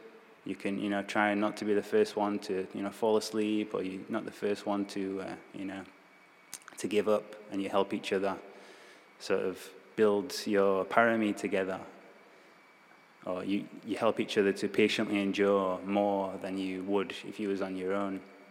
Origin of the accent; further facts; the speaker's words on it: England, United Kingdom; now in Thailand; I'm originally from England, the weather usually, apart from the summer, is pretty cold.